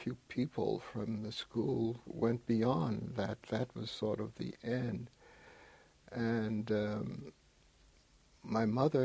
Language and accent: English; Maywood, Illinois, United States; born there; Well, I was born in Maywood, Illinois. In 1923, so I'm now 84 years old.